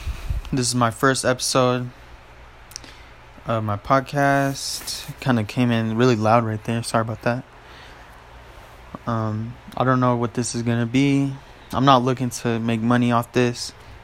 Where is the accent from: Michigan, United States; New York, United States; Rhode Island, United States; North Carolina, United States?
North Carolina, United States; born there; also born or lived in Utah; now in Victorville, United States; I was born in North Carolina. And then, right now, I live in Victorville, California.